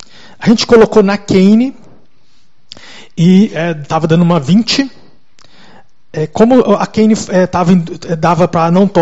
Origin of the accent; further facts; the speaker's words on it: Goiás, Brazil; é um das pessoas mais ricas lá da minha região, lá do interior, de Goiás.